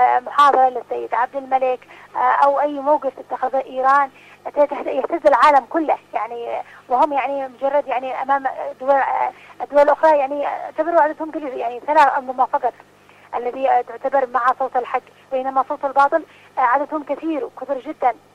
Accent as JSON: {"language": "Arabic", "country": "Yemen", "said": "نحن كشعب يمني يعني نستعد لهذا رمضان"}